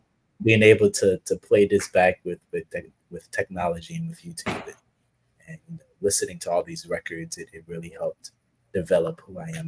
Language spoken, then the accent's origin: English; Miami, Florida, United States; now in New York, United States; I'm originally from Miami, Florida. Shout out to 305. I moved to the New York City area. It's been about 18 months now.